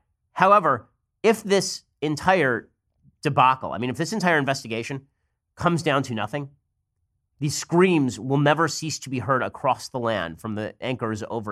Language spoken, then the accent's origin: English; California, United States; I'm from California. This is unpleasant.